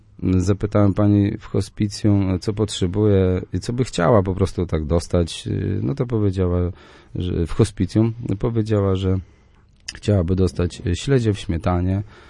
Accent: Słupsk, Pomeranian Voivodeship, Poland; Tak, dlatego ja tutaj powtarzam ciągle, jestem ze Słupska

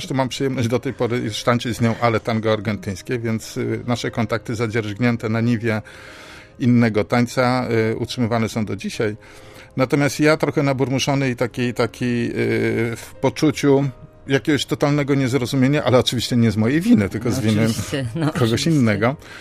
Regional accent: Gdańsk, Pomeranian Voivodeship, Poland; jestem z Gdańska.

